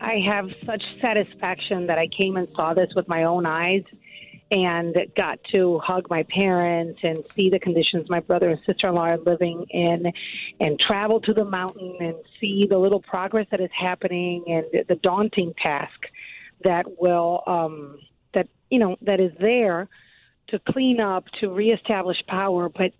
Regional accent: Chicago, Illinois, United States; But, we're from Chicago, right.

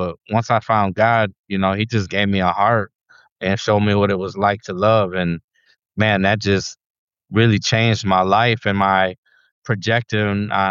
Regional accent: Detroit, Michigan, United States; But when I go in, you know, I'm a kid from Detroit. Yeah. You know, like I grew up literally in Detroit, and, you know, I was the minority growing up

